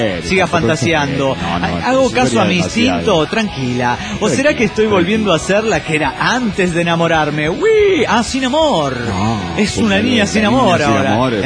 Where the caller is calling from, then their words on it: Oaxaca, Mexico; de Oaxaca, México.